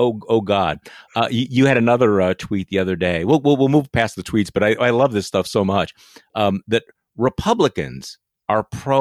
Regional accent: Wisconsin, United States; he's talking about my home state of Wisconsin.

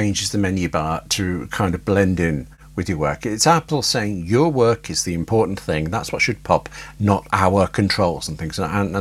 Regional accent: United Kingdom; I mean, I'm British. I'm in Britain.

